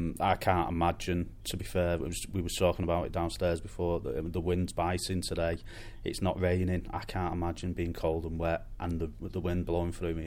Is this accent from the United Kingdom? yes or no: yes; Manchester, North West England, United Kingdom; I grew up in Care in Manchester